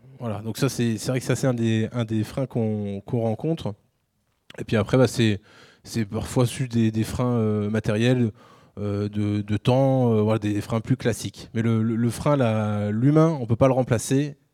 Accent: L'Huisserie, Pays de la Loire, France; moi, je viens de l'Huisserie, la commune en première couronne de Laval.

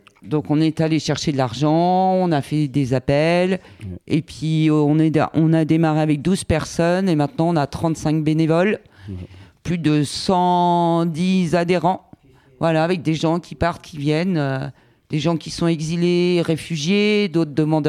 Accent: Normandy, France; born there; moi, je suis née dans un petit village en pleine campagne, dans l'Orne. Et mes ancêtres sont bretons, exilés.

